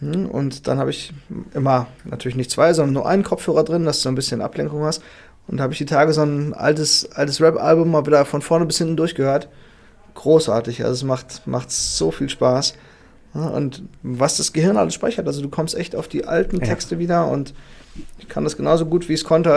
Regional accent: Dortmund, North Rhine-Westphalia, Germany; Ich bin in Dortmund und aufgewachsen.

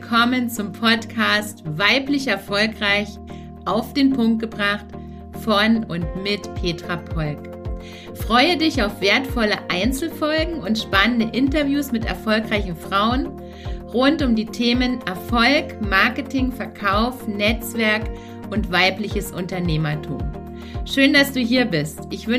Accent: Saxony, Germany; ich bin ja ein Kind des Ostens und 1990 kam im Osten, also in Sachsen, damals habe ich gelebt und lebe ich jetzt wieder

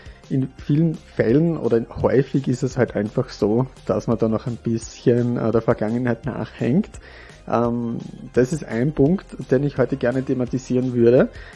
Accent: Austria; als Österreicher in Österreich

